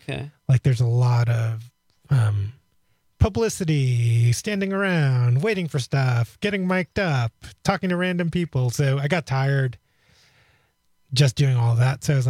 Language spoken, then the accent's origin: English; New York City, New York, United States; I'm pretty good handle. I'm from New York City. So I have good handle, but also it was, you know, my formative years were the 90s.